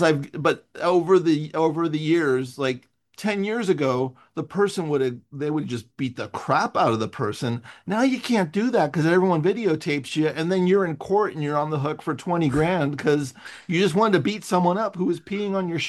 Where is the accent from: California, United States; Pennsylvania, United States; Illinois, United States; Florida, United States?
California, United States; San Francisco; now in Los Angeles, United States; I feel like I'm an expat in Los Angeles because I'm from San Francisco.